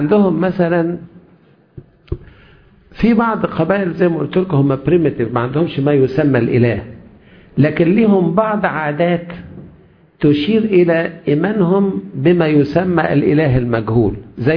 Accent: Egypt; قلت له حبيبي احنا عندنا في مصر ما نقولش كده

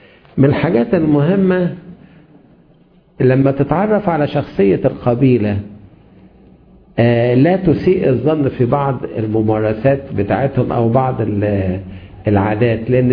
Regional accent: Egypt; قلت له حبيبي احنا عندنا في مصر ما نقولش كده

